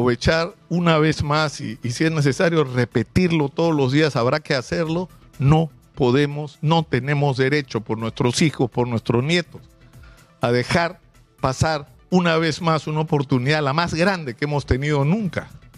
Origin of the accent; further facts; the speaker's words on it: Peru; Porque esos somos los peruanos.